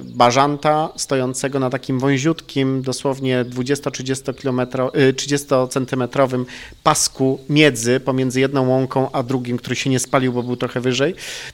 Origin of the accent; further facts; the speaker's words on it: Wyrzysk, Greater Poland Voivodeship, Poland; Ja pochodzę spod Wyżyska